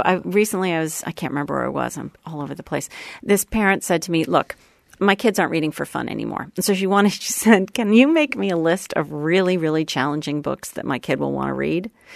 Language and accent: English; Sherborn, Massachusetts, United States; A little town called Sherburn, sort of right near Wellesley College, essentially. A little idyllic sort of in the woods, town forest behind us, had horses, that kind of thing.